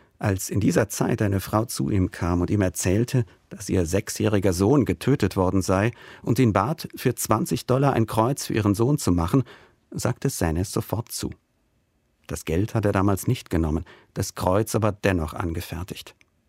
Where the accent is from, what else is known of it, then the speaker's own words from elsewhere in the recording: Rhineland-Palatinate, Germany; die sich hier in meiner Heimat an den kurvigen Straßen des Pfälzerwaldes gelegentlich finden.